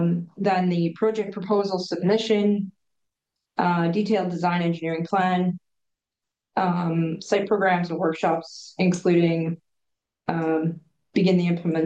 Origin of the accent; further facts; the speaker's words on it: Kelowna, British Columbia, Canada; I was born and raised here in Kelowna. So I'm a long time Yukon